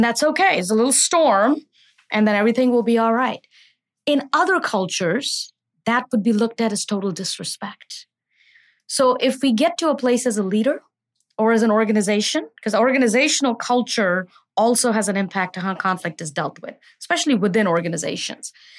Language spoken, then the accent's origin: English; India; I grew up in India in the 70s.